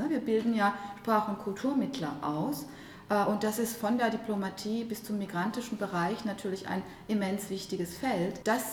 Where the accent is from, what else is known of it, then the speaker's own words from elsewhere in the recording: Istanbul, Turkey; German is a second language; now in Germersheim, Germany; ich komme auch aus Istanbul.